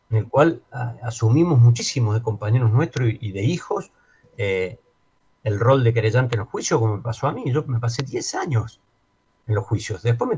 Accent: Argentina; como padres, hermanos, como argentinos

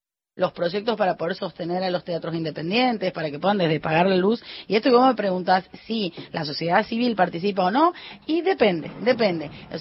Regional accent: Jujuy, Argentina; yo vengo de la provincia de Jujuy, una provincia tabacalera

